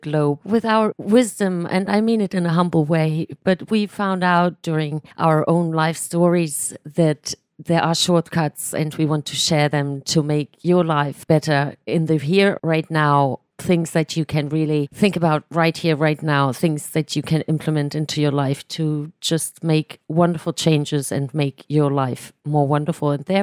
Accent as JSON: {"language": "English", "country": "Germany", "tie": "born or raised there", "said": "I was born and raised in Germany. My mother was German. My father was Hungarian. They fell in love in the south of Germany at Lake Constance"}